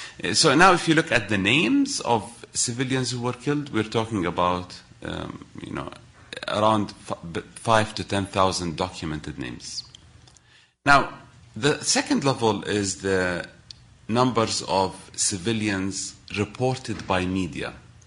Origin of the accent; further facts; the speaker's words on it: Iraq; I was born in Iraq, and I lived there throughout the 90s.